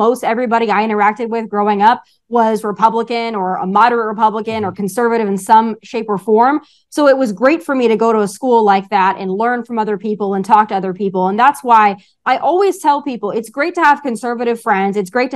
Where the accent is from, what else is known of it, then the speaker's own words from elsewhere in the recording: Rapid City, South Dakota, United States; So I grew up in Rapid City, South Dakota, right? Mm-hmm. So it's a relatively small town in a small state.